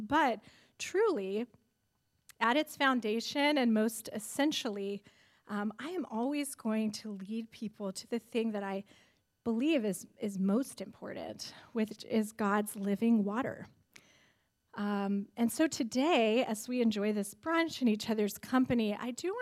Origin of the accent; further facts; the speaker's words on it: California, United States; And granted, I'm from California where we don't have seasons